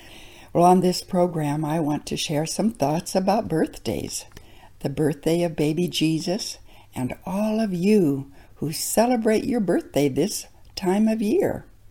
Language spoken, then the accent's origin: English; South Dakota, United States; as a little girl growing up in South Dakota, I always had this little secret I thought about.